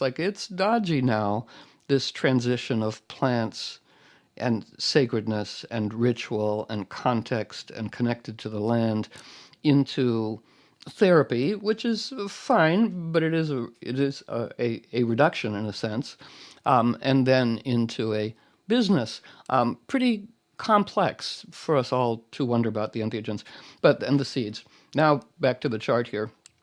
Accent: Washington, District of Columbia, United States; I'm in D.C., just outside D.C., right? It's my hometown, and there are, tanks in front of Union Station.

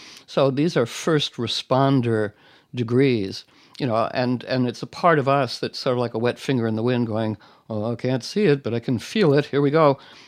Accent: Washington, District of Columbia, United States; I'm in D.C., just outside D.C., right? It's my hometown, and there are, tanks in front of Union Station.

